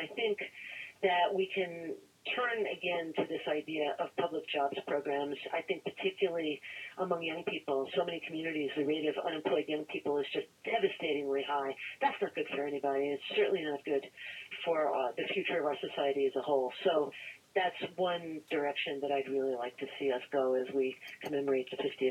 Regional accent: Brooklyn, New York, United States; And I grew up in Brooklyn, New York, and I thought I understood poverty there.

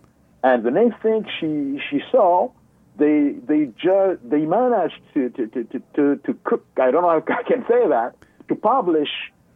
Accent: Canada; Because we can't understand as a Canadian how our government can decide to invite somebody

